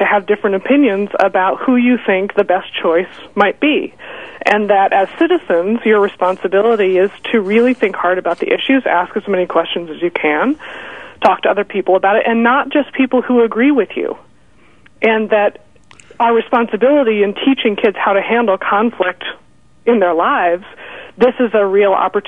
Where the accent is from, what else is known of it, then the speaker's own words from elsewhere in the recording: Nebraska, United States; You know, I grew up in Nebraska, which is one of the reddest states in the country, and, you know, my parents can't believe how I've gone down the tubes.